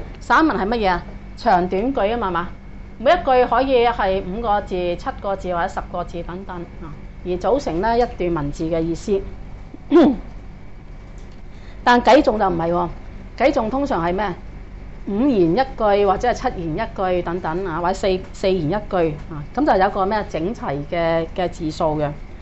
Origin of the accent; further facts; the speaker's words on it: China; 咁我哋中國人接觸呢啲名詞，咪唔知佢講乜嘢嘢咯